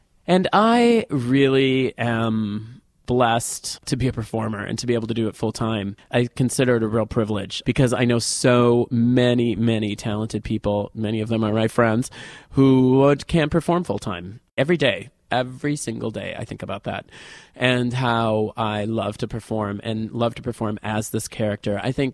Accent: Richfield, Minnesota, United States; from Richfield, Minnesota. That is my hometown, and I am an entertainer.

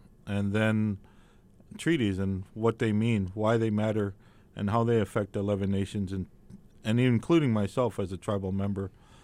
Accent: Minnesota, United States; I'm from the Leech Lake Band of Ojibwe. I currently live in Cass Lake, Minnesota.

